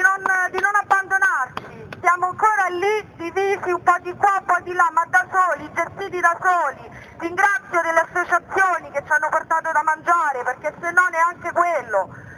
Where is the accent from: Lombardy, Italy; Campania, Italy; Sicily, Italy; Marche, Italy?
Marche, Italy; Arquata del Tronto; In questo momento io vi parlo a nome di Arquata del Tronto, io sono originaria di Arquata